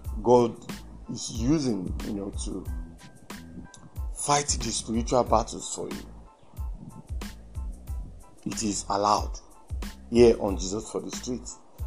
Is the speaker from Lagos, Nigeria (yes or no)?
yes; Lagos, Nigeria; from Lagos, Nigeria.